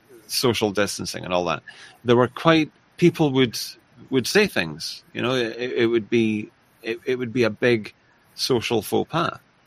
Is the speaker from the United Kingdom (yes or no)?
yes; Scotland, United Kingdom; a very monocultural, monoethnic area, like where my hometown in Scotland